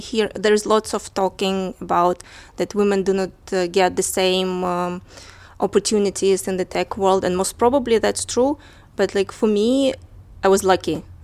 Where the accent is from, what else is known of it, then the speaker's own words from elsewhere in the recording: Moscow, Russia; I'm from Moscow, Russia. I was born and raised there.